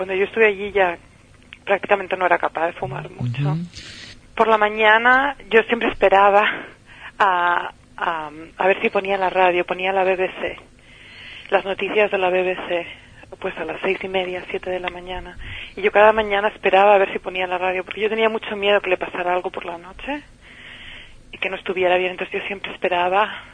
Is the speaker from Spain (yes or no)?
yes; Madrid, Community of Madrid, Spain; Yo habiendo crecido en Madrid y siendo española